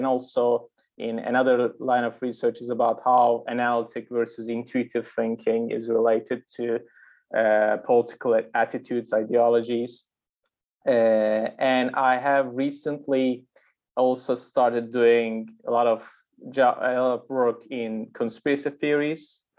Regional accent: Turkey; Okay, so I'm from Turkey, first of all.

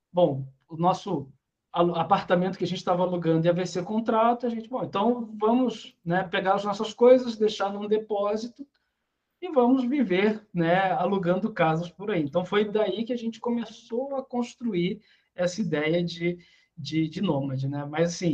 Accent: Rio de Janeiro, Brazil; born there; also born or lived in Brasília / Cristalina / Vila Velha / Rio Grande do Sul; eu nasci no Rio, né, no estado do Rio de Janeiro. Aí morei no Centro-Oeste, em Brasília, em Cristalina. Depois a gente foi para o Espírito Santo, em Vila Velha.

